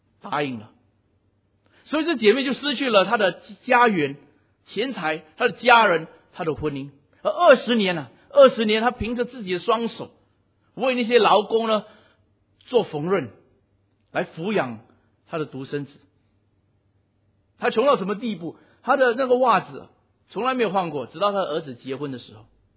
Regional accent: Singapore; 其实我刚回来新加坡，现在还不到2年。特别我刚回来的时候，发现我们新加坡人很喜欢埋怨投诉

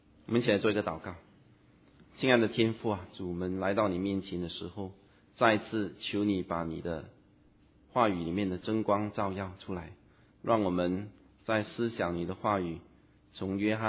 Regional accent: Singapore; 我们新加坡人就成功的率领民间的组织，

